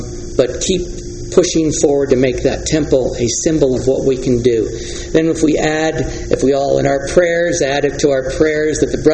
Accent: New Jersey, United States; When we went back, I was raised in New Jersey, we went back to New Jersey

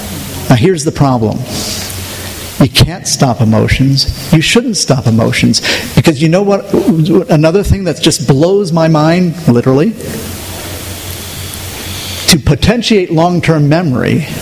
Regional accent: Milwaukee, Wisconsin, United States; I grew up in Milwaukee. There were all sorts of Germans.

